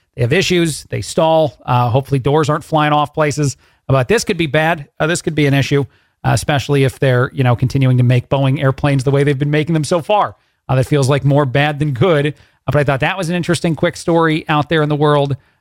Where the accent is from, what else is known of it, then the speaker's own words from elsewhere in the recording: New Jersey, United States; My favorite baseball team since I was a little kid growing up in Jersey